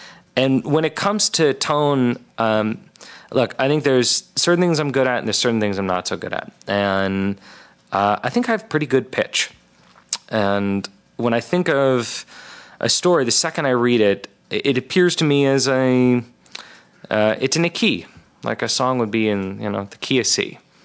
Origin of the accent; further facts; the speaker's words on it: Beverly Hills, California, United States; Look, I grew up in Beverly Hills, but for some reason, I feel very comfortable in the Midwest.